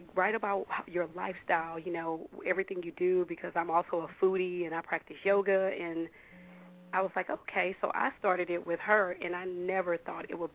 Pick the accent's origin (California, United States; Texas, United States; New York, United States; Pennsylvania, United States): Texas, United States; also born or lived in Louisiana; now in Washington, United States; So I'm originally from Texas and Louisiana, so I live in D.C. now